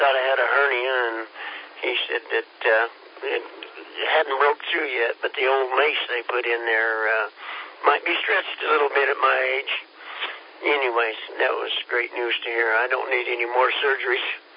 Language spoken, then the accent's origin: English; Kansas, United States; From what I've heard, I'm from Kansas. We're a little slow, you know.